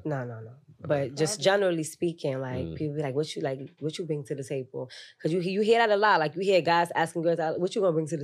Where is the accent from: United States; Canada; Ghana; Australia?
Ghana; I'm from Ghana.